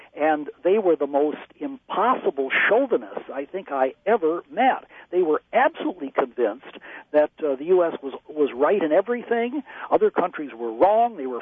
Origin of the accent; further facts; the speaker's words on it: United Kingdom; I happen to be a bit of an imperialist, not merely because I'm also a British citizen